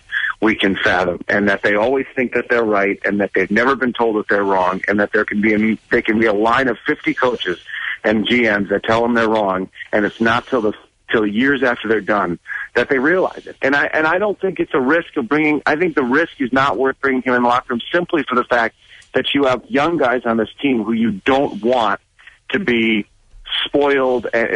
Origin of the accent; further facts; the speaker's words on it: New York, United States; I grew up in New York.